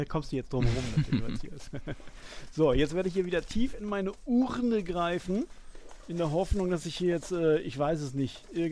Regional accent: Netherlands; ich bin Niederländer mit molukisch-indonesischen Wurzeln.

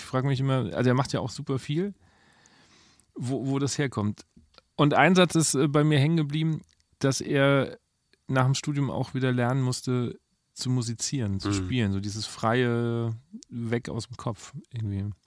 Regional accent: Bavaria, Germany; Aber ich komme ja eher aus Franken.

